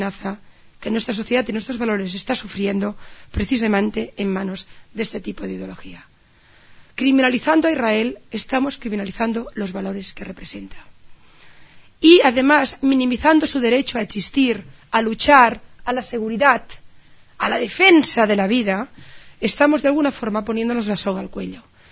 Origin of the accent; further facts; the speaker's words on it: Catalonia, Spain; Y además yo vengo de Cataluña